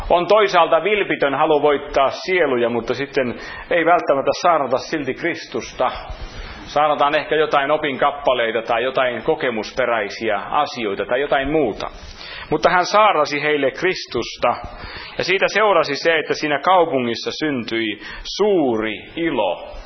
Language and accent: Finnish; Häme, Finland; Me olen hämäläinen